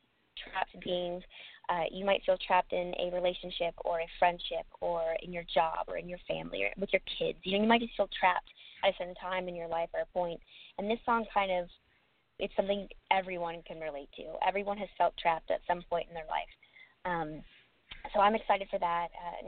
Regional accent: Orlando, Florida, United States; I grew up in Orlando, Florida, so I was constantly at Disney.

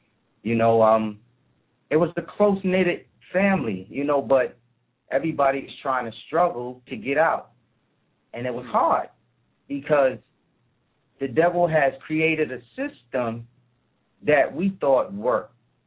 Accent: New York City, New York, United States; Well, I was born in New York and in Harlem, which is Manhattan. And, you know, I went to school and I grew up in the projects.

